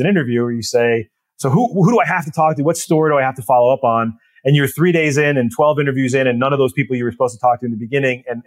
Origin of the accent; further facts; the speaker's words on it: Massachusetts, United States; So I grew up in Massachusetts.